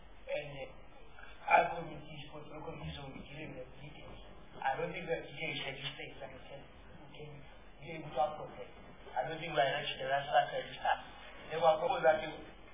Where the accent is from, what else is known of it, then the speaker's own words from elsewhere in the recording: Gauteng, South Africa; from Gauteng, Chair.